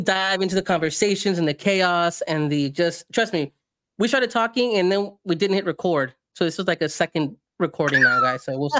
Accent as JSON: {"language": "English", "town": "Los Angeles", "region": "California", "country": "United States", "said": "I'm from California, as you can tell, my LA, my swag."}